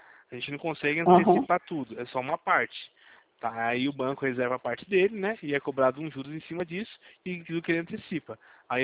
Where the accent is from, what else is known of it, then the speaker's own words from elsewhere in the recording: Brazil; É que a gente é brasileiro e vai tocando, né?